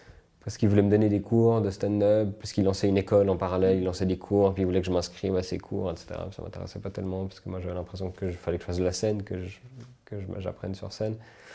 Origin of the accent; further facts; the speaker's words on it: Switzerland; also born or lived in United States; Et du coup, je suis rentré des États-Unis et je voulais faire journaliste sportif. Parce que comme j'étais à fond sur le sport, j'avais bien écrire, je me suis dit, tiens, commentateur, comme ça. Et puis je me suis un peu renseigné, et puis en Suisse on n'a qu'une chaîne de télé